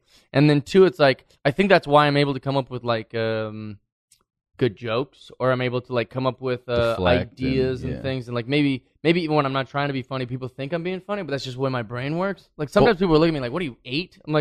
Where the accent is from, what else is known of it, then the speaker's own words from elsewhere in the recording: Seattle, Washington, United States; But growing up in Seattle, like I said, it's a very liberal area, very pro-arts, very fun place to grow up.